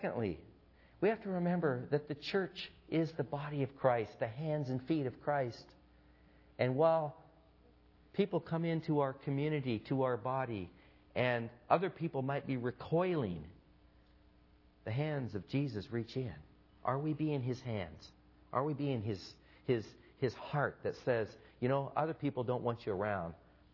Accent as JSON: {"language": "English", "country": "United States", "said": "I have a hard time understanding shame because as an American"}